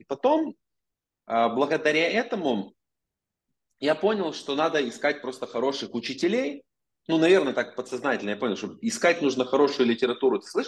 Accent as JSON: {"language": "Russian", "town": "Ovruch", "region": "Zhytomyr Oblast", "country": "Ukraine", "tie": "born or raised there", "said": "вот мой родной город Овруч, он на границе с Беларусью находится"}